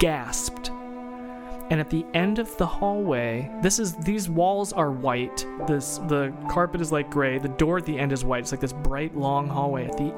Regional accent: Ireland; I'm Irish and my mom looks like a leprechaun

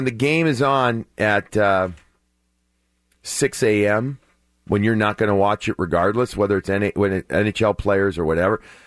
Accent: Chicago, Illinois, United States; By the way, JoJo White, I grew up in Chicago, but I grew up a hardcore Bruins and Celtics fan.

